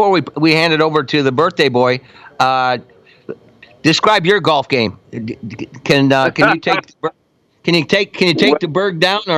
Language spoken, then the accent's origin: English; Midwest, United States; I'm from the Midwest.